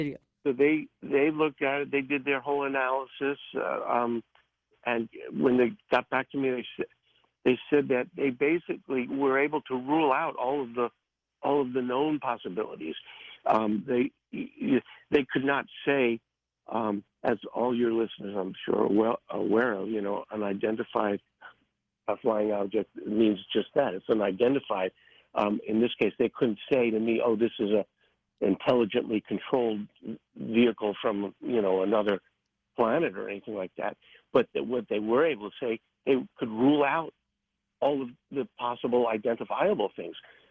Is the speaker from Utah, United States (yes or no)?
no; Brooklyn, New York, United States; I grew up in Brooklyn, but I spent my summers upstate, sort of out in the country